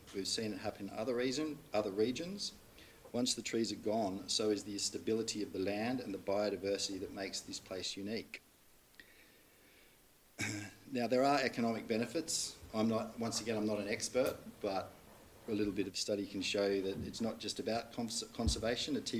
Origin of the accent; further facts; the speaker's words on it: New South Wales, Australia; moved away as an adult; So I'd like to go back to when I finished my high school and before I went to university and I moved from the Northern Rivers to Sydney.